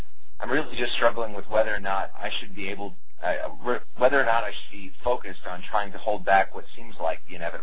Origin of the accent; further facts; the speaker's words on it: Dallas, Texas, United States; I'm from Dallas, Texas.